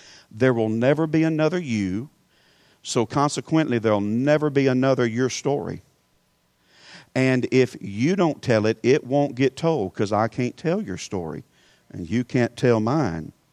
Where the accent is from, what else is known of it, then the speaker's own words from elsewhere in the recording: Louisiana, United States; Let me tell you why I came from Louisiana to cut down your trees.